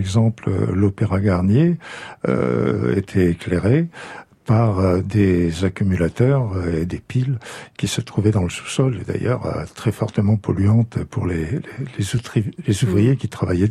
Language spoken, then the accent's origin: French; Brittany, France; chez nous en Bretagne